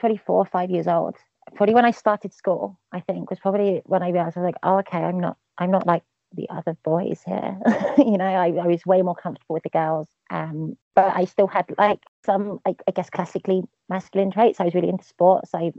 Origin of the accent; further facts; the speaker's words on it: England, United Kingdom; also born or lived in Milton Keynes; I moved around quite a lot. But I grew up mainly about an hour north of central London, just outside the big M25 ring road that goes out. So it's kind of more country, kind of small town kind of thing.